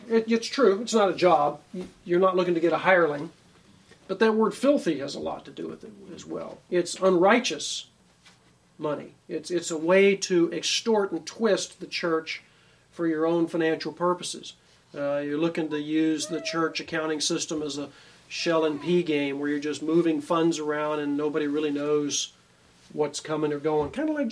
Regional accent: Texas, United States; He was asking where I was from and from Texas and so forth.

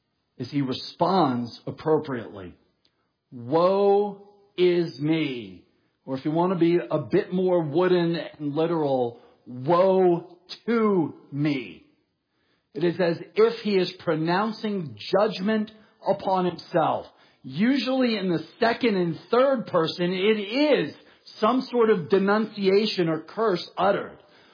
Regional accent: New York City, New York, United States; And as weird as it sounds, I understood this growing up in New York City. I used to live on the 23rd floor.

